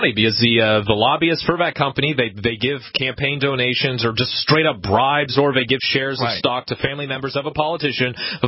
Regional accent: Hanover, New Hampshire, United States; I remember in my hometown, Hanover, New Hampshire, the city passed, full 100% renewable by 2050

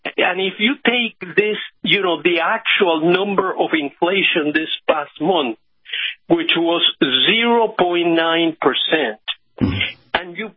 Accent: United States; I am American.

